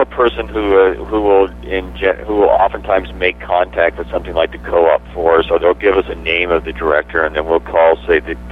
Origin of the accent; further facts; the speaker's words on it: Montana, United States; We've actually been there a fair amount of times because we are based out of, we're from Montana.